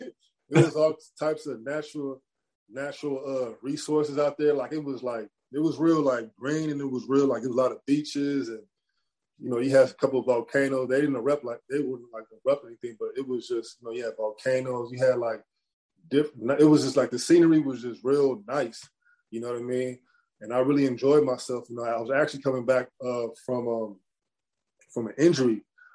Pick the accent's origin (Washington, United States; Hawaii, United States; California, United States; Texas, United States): California, United States; you know, I'm from Cali, you know, I'm used to the sun.